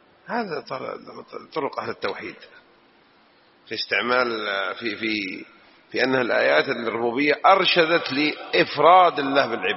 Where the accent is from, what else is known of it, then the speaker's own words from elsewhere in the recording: Saudi Arabia; اللي عندنا في السعودية على خير